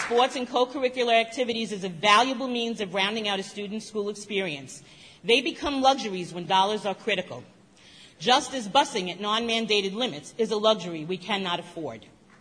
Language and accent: English; New York, United States; am speaking to you tonight as a 38-year resident of this district who has always been proud to say I come from Sachem.